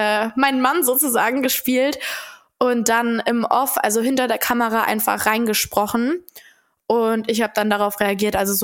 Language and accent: German; Dortmund, North Rhine-Westphalia, Germany; Und ich komme ja selber aus Dortmund